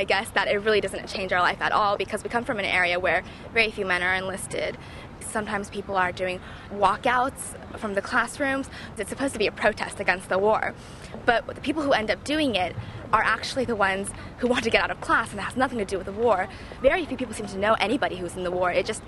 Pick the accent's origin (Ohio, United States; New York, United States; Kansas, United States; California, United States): California, United States; Los Angeles; I'm from Los Angeles. I go to Oak Park High School, and I'm 17.